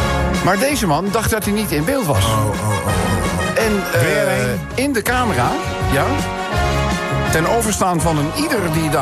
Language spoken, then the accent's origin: Dutch; North Brabant, Netherlands; Ja, mooi plaatsje bij ons in Brabant.